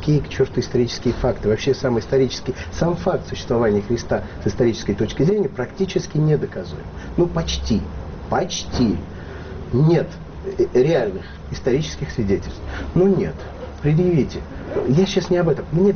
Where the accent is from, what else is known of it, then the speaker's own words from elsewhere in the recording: Armenia; Я армянин, радиоведущий. Я иначе не могу.